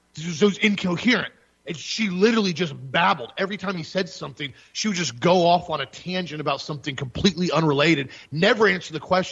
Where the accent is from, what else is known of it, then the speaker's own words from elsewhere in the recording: United States; as an American, as a patriot